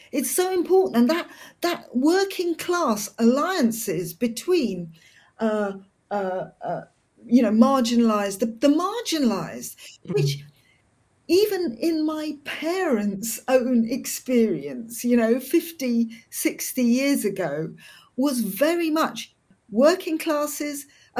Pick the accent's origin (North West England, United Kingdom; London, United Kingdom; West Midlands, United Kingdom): London, United Kingdom; growing up in London, especially when you are indeterminately brown